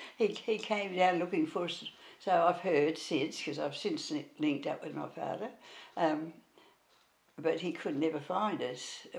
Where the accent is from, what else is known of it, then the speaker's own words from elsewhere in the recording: Broken Hill, New South Wales, Australia; born there; I was born in Broken Hill.